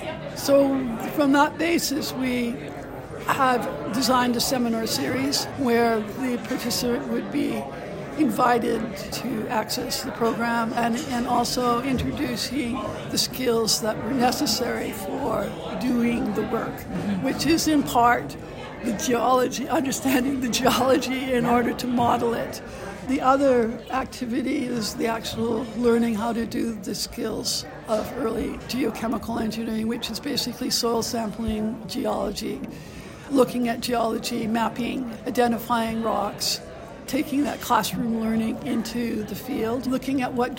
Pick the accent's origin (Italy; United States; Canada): Canada; I'm a Canadian woman